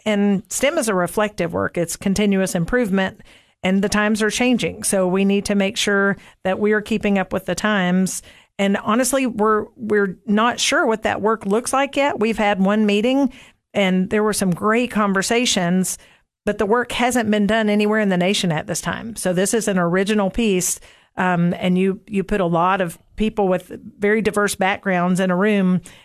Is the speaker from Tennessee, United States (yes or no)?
yes; Cookeville, Tennessee, United States; Yes. I grew up in Cookeville. I went to the original campus school until second grade, and then third grade went to Northeast and then Cookeville Junior High, and was a graduate of Cookeville High School